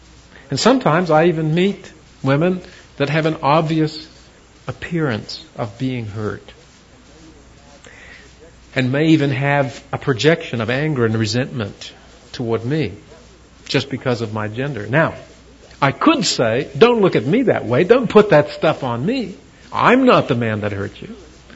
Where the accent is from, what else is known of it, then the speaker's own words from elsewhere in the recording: New Zealand; I'm a New Zealander, and I am a WASP, a white Anglo-Saxon Protestant male on top